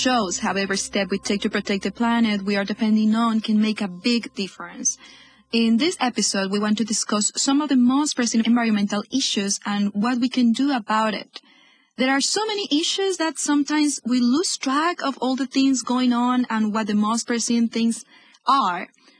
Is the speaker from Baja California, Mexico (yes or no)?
no; Monterrey, Nuevo León, Mexico; I'm from Monterrey, Mexico, the border with the United States.